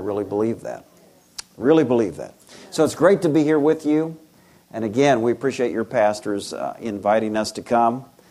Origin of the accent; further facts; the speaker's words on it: Iowa, United States; So I'm from Iowa.